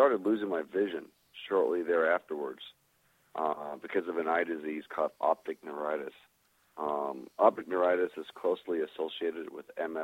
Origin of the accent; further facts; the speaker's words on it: San Diego, California, United States; I was raised in San Diego.